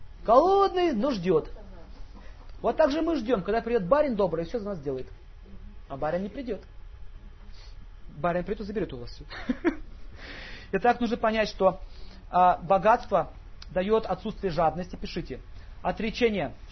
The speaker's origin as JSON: {"language": "Russian", "country": "Russia", "tie": "born there", "said": "у нас было такое сознание, мы родились в России."}